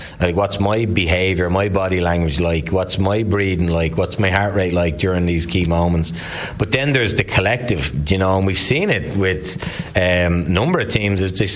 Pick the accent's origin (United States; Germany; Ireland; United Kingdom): Ireland; just as an Irish man who just loves Katie Taylor